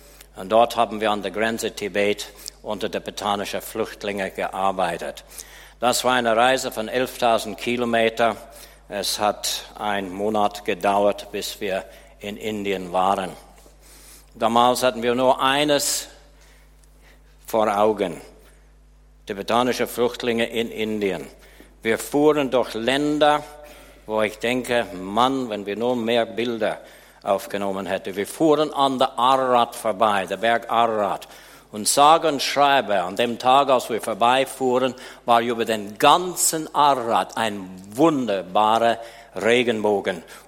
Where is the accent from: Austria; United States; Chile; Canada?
Canada; Das war für mich als Kanadier ein Umgießen. Ich habe für kanadische Verhältnisse ziemlich spät geheiratet.